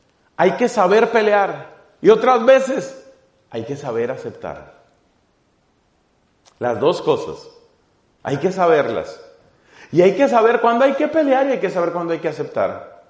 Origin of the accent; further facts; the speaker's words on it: Colombia; also born or lived in Ireland; viví varios años fuera de mi país, yo soy colombiano, estuve viviendo 6 años en Irlanda.